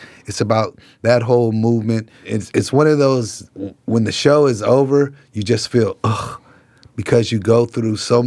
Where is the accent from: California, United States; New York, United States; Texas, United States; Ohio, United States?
California, United States; Oakland; I grew up in East Oakland.